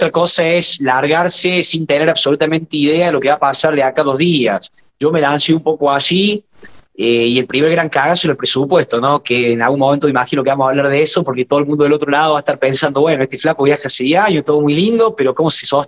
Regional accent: La Calera, Córdoba, Argentina; Yo soy de La Calera. La Calera está a 20 minutos de Córdoba capital. Es una ciudad-pueblo, ya creció bastante, pero sigue siendo muy tranquila.

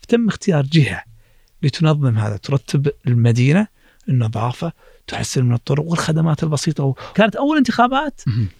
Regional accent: Kuwait; لكن الأكيد إنه نحن ككويتيين نفخر بهذه الديمقراطية

